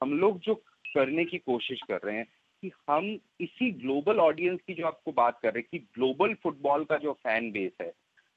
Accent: Kolkata, West Bengal, India; मैं जहाँ पे मतलब पला बड़ा हूँ कलकत्ता में

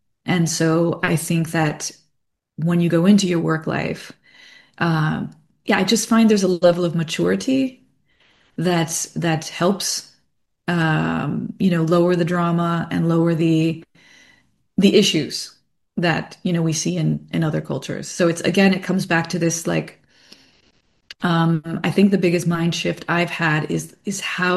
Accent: United States; but that I have done myself as an American.

